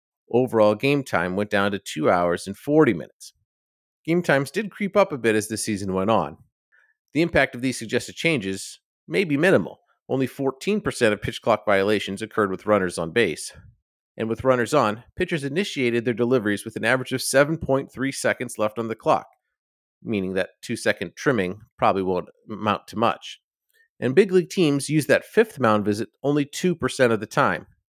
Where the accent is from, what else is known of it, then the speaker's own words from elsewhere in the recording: Lowell, Massachusetts, United States; my hometown of Lowell, Massachusetts, which is about 45 minutes from Boston and nowhere near Gillette Stadium.